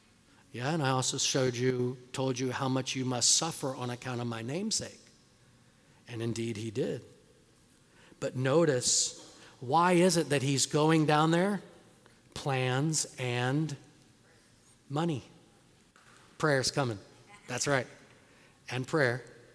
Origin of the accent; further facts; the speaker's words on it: United States; I'm American. I owe nobody nothing.